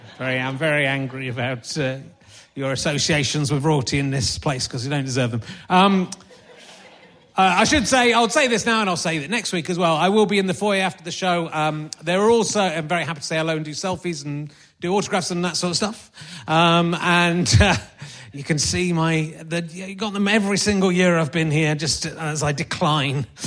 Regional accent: York, Yorkshire and the Humber, United Kingdom; So I'm originally from York, so I'm furious about that.

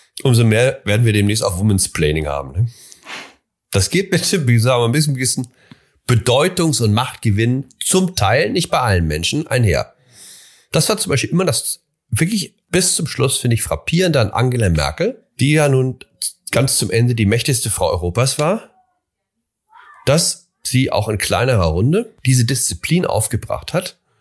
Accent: Hamburg, Germany; born there; moved away; Ich bin in Hamburg geboren, war in Hamburg ganz gern, aber als ich da neulich wieder war, sagte ich, es war auch okay, dass ich jetzt weg bin.

